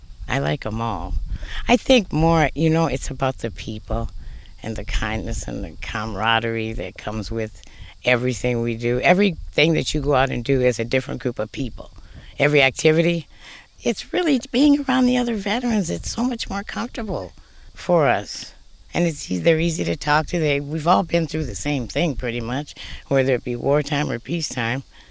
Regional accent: Minneapolis, Minnesota, United States; Minneapolis, Minnesota.

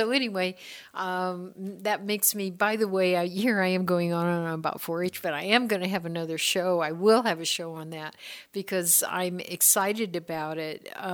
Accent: Illinois, United States; I grew up in Illinois, so, you know, I always say I grew up in the middle of a cornfield

